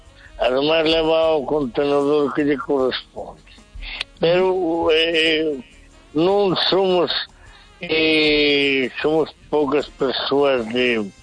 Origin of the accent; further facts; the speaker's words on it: Valencia, Valencian Community, Spain; O que máis é que eu son de Valencia, e vim aquí a Porto Marí